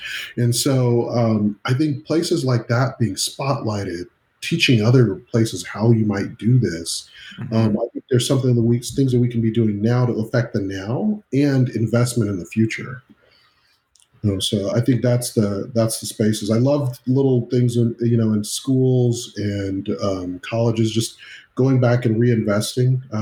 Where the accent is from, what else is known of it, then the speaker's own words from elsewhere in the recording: Dallas, Texas, United States; I come from Dallas, so I'm in a pretty high tech area and it's a lot of diversity here.